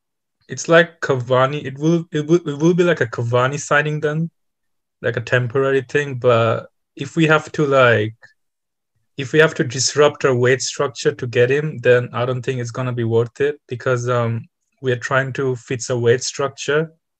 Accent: Italy; also born or lived in Bangladesh; I grew up in Italy

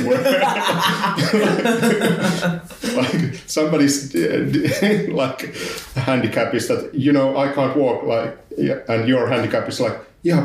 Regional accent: Tervakoski, Uusimaa, Finland; English is a second language; When I mention that I'm originally from Tervakoski

